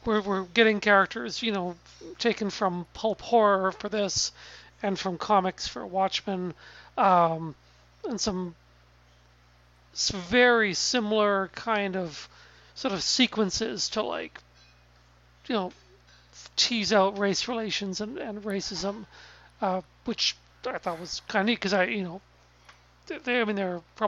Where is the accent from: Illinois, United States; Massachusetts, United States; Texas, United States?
Massachusetts, United States; So some people were pointing out, sort of, I think jokingly, that, like, I'm from Massachusetts.